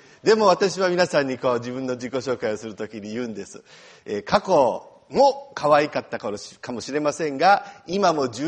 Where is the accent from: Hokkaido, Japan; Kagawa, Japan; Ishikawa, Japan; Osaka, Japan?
Kagawa, Japan; Marugame; moved away as an adult; now in Romania; 私は香川県の丸亀市出身でですね、香川県といえば皆さんうどんの産地なんですけれども